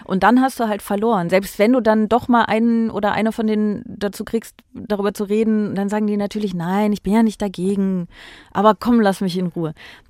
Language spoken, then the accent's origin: German; Aachen, North Rhine-Westphalia, Germany; also born or lived in Netherlands; Ich komme aus Aachen, ja. Ich habe aber auf niederländischer Seite gewohnt.